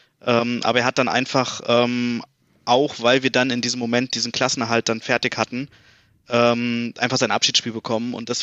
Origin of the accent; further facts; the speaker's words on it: Berlin, Germany; bin gebürtiger Berliner, Friedrichshain geboren, aber irgendwie schon ab meinem ersten Lebensjahr eigentlich dann nach Berliner Klinike gezogen, also Südosten Berlins und jetzt noch 30, einen Monat habe ich noch und tatsächlich bin ich jetzt seit 2016 in München